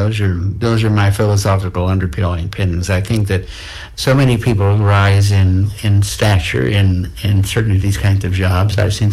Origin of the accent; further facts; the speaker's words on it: Massachusetts, United States; I mean, I really grew up in rural America.